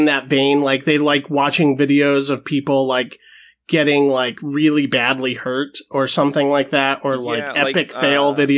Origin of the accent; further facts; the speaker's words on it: Idaho, United States; we're from Idaho. So it was really difficult to find anybody who had even a semblance of decent taste in anything in a cultural dead zone.